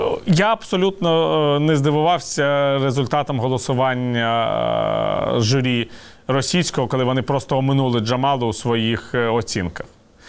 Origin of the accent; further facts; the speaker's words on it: Kharkiv, Kharkiv Oblast, Ukraine; І скажу вам, як харків'янин, що мені здається